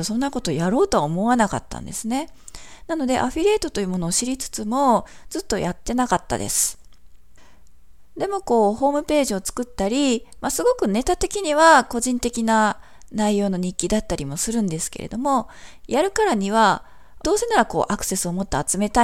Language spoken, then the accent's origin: Japanese; Fukui, Japan; born there; 私生まれは福井県なんですけれども、田舎なので非常に寂れたイメージというか